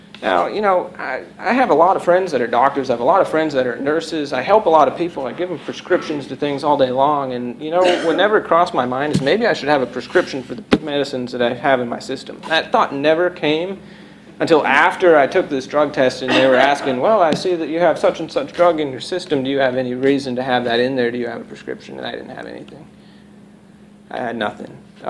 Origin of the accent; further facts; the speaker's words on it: Chicago, Illinois, United States; We're from Chicago, so we drove back to Chicago one Christmas